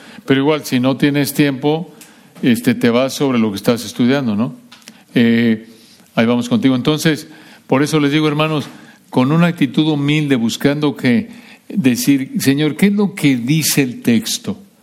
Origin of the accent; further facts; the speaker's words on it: Mexico; nací, crecí en México